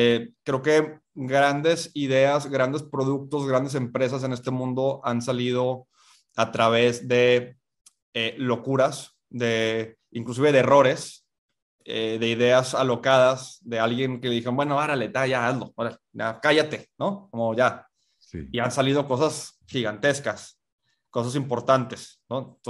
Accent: Spain; accent: Mexican; now in Mexico; A pesar de mi acento mexicano, lo puedo cambiar si quieres. Yo soy originalmente español. Llevo 26 años en México, más o menos.

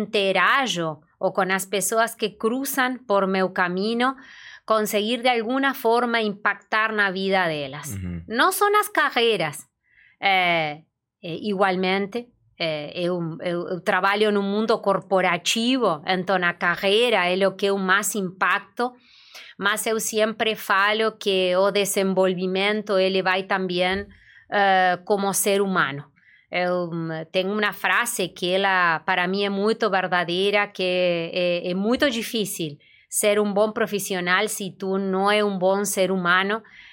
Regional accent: Uruguay; Portuguese is a second language; now in Brazil; eu sou uruguaia, faz uns 14, 15 anos que estou morando no Brasil. Sotaque a gente nunca perde, tá? sempre lembra do espanhol.

